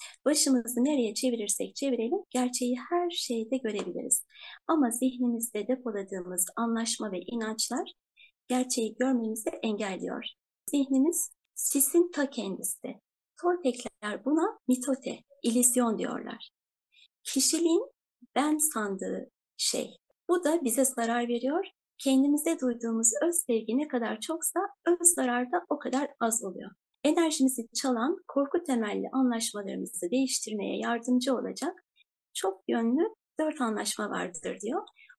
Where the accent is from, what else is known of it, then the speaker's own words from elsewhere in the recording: Istanbul, Turkey; İstanbul'da doğdum, büyüdüm.